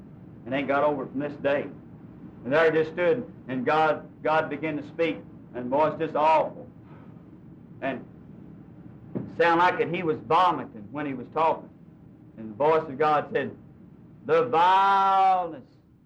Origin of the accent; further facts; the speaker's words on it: the South, United States; I'm from the South.